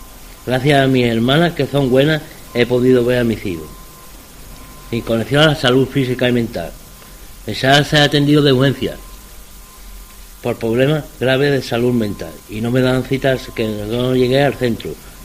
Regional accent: Jerez de la Frontera, Andalusia, Spain; soy de Jerez, tengo 41 años y soy padre de 5 hijos.

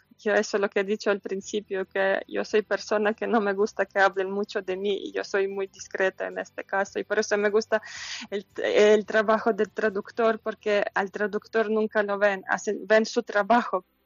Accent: Lviv, Lviv Oblast, Ukraine; Spanish is a second language; De Leópolis, Lviv.

